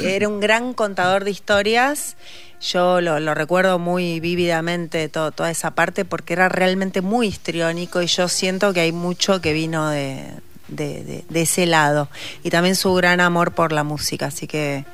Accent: Rosario, Santa Fe, Argentina; moved away; also born or lived in Guayaquil; Yo soy rosarina y bueno, a raíz de esa propuesta que le hicieron a mi mamá, fuimos toda la familia para allá.

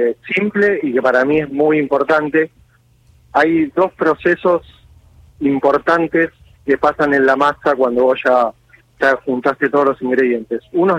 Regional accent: Argentina; yo soy muy argentino, me gusta mucho mi país y es muy raro que me pueda ir porque tengo mucho arraigo sentimental.

